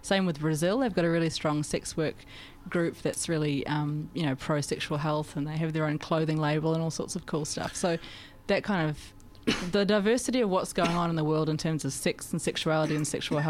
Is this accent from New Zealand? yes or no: yes; New Zealand; I'm not actually from France. I'm from New Zealand, but that's close.